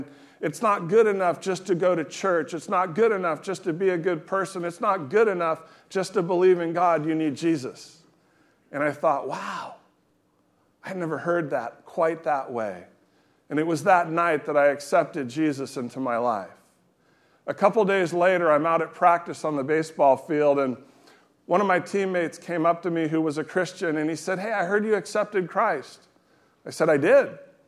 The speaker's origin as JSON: {"language": "English", "country": "United States", "said": "I'm an American, I'm a Christian."}